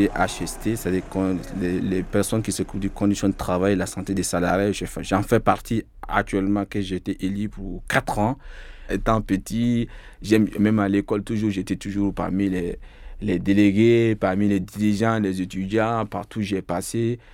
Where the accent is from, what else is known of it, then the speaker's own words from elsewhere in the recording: Mali; also born or lived in Sierra Leone / Morocco / Toulouse; now in France; Je suis original du Mali, donc j'ai fait mes études primaires au Mali. Après, j'ai beaucoup voyagé quand même. Je suis passé par la Sierra Leone, le Maroc, après Toulouse.